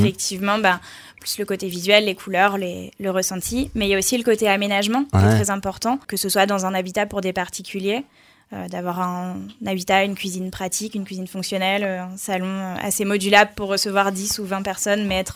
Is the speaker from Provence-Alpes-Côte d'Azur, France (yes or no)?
no; Bourgogne-Franche-Comté, France; Je n'ai pas l'accent aveyronnais, je viens de Bourgogne au départ.